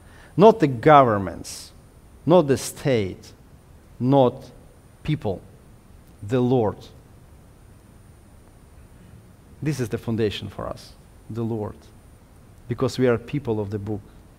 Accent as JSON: {"language": "English", "country": "Ukraine", "first_language": "Ukrainian", "second_language": "English", "said": "my first language is Ukrainian, my second Russian, and only my third is English."}